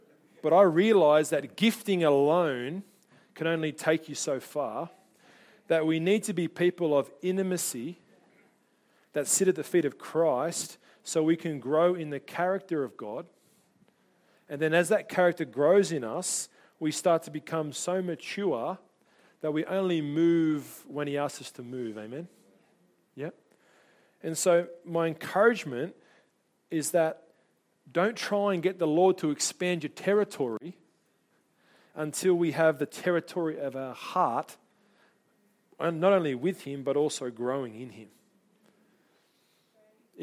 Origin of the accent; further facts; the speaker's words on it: New Zealand; accent: Kiwi; Got my Kiwi accent on.